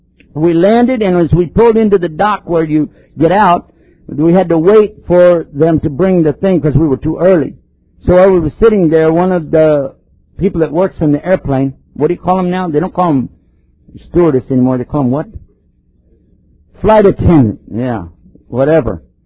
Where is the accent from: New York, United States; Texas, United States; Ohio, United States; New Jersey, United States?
Texas, United States; For us, I'm from Texas.